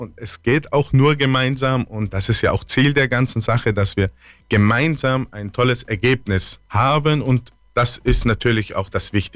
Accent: Oberstdorf, Bavaria, Germany; Ich bin aus Oberstdorf

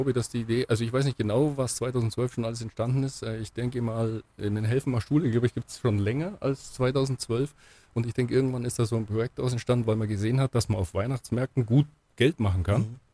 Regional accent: Kaufbeuren, Bavaria, Germany; ich bin ja selbst gebürtiger Kaufbeurer. Und ich musste als Schüler bei diesem Tänzelfest-Umzug immer mitlaufen.

